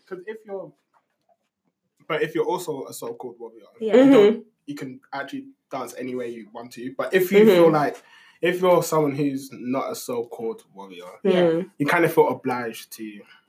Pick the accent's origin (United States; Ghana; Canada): Ghana; because, you know, being Ghanaian, like, when I was younger